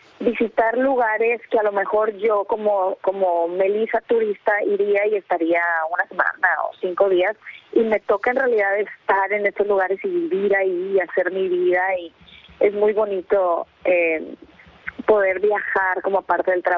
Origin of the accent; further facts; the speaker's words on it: Mexico; tener uno de esos proyectos que tengo planeados en México que se concrete y poder hacer algo padre en mi país, que la verdad extraño que no he hecho algo en México desde hace muchos años